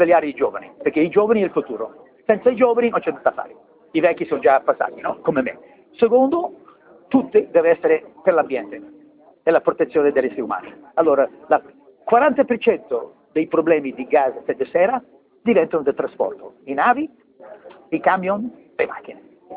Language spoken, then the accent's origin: Italian; Canada; born there; Italian is a second language; Ma prima ho due nonni italiani, per cominciare, quindi sono nato in Canada